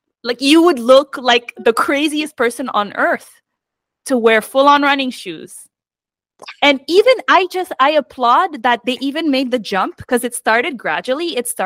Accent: United States; Because I'm American, so I have to.

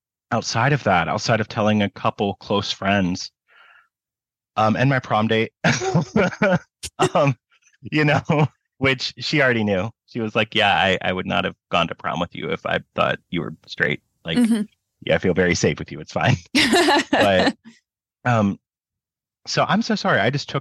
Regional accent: Prince George, British Columbia, Canada; I was from Prince George.

